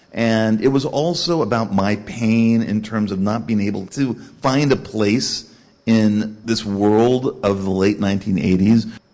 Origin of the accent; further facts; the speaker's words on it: California, United States; As I said before, growing up in Southern California, serial killers, huge, haunted me.